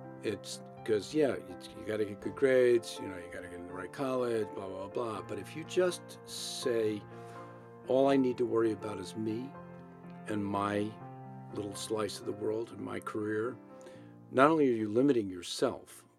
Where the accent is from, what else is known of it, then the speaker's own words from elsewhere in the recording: East Coast, United States; I did 1 year here, and I graduated in 1968. I came from the East Coast, and I did the Kate's postgraduate year.